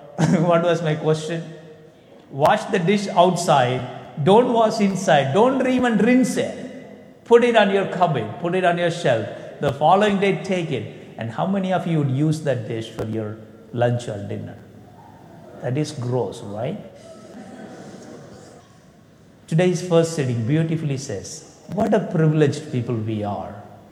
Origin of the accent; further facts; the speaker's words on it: India; now in United States; I am from India and I am in St. Louis Center.